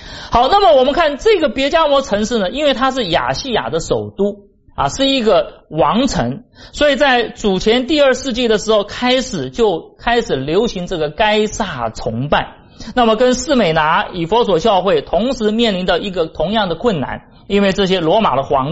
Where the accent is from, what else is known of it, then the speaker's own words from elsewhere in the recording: China; 我们中国人就说登泰山小鲁啊